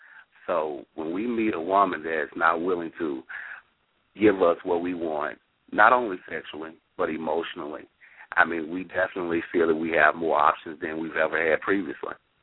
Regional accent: Memphis, Tennessee, United States; I was raised in South Memphis, in the hood, but my dad wasn't in the home for after a certain period, but he was a politician.

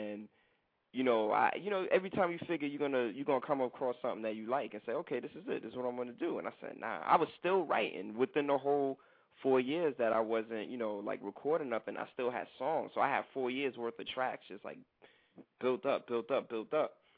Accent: Brooklyn, New York, United States; All right, well, I'm from Brooklyn, man. Brooklyn, New York, raised

